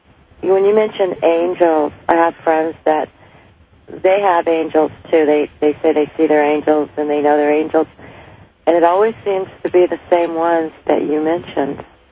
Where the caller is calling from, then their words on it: Arizona, United States; I'm calling from Arizona.